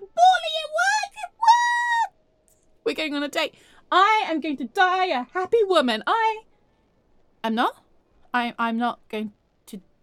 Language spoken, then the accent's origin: English; England, United Kingdom; But I like to think of it as just being really, really English, like intensely English.